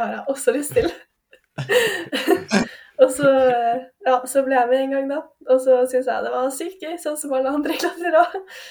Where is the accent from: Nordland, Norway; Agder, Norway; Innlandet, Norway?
Nordland, Norway; Bodø; Jeg vokste opp i Bodø, og vi hadde ikke tauhall der før jeg var 17.